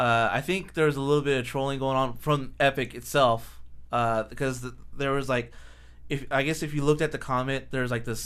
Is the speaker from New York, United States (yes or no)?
no; Fresno, California, United States; I mean, I'm from Fresno.